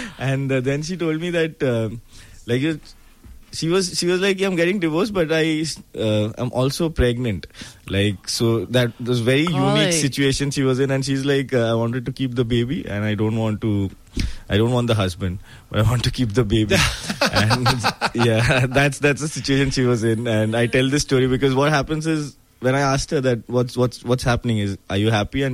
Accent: Kolkata, West Bengal, India; now in Mumbai, India; Yeah, I grew up in Kolkata. I was born and brought up in Kolkata.

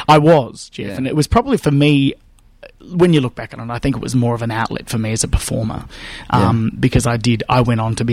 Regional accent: Bendigo, Victoria, Australia; Well, it all began in Bendigo, actually. I grew up in Bendigo.

